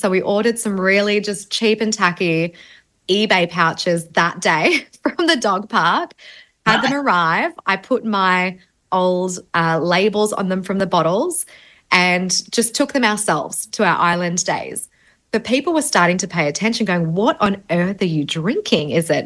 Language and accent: English; Canberra, Australian Capital Territory, Australia; now in Gold Coast, Australia; Originally in 2016, I lived in Canberra. So I grew up in Canberra, and I was surrounded by Canberra wine.